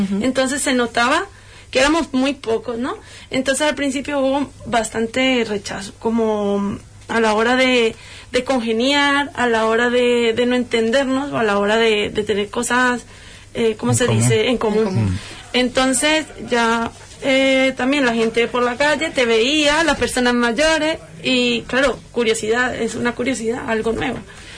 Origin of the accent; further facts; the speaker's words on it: Colombia; moved away; yo me considero colombiana choquera porque he tenido una buena aceptación aquí. Al principio fue bastante difícil porque yo llegaba de tener una familia bastante numerosa en Colombia